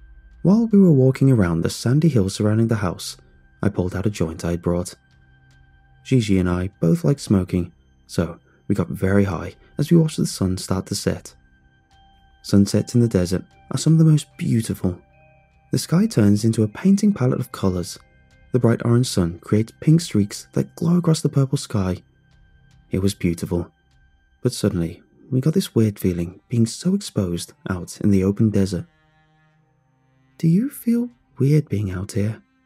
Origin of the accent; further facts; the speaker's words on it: Southwest, United States; I'm from the American Southwest, in what was once the Navajo Nation, and that's where this story takes place.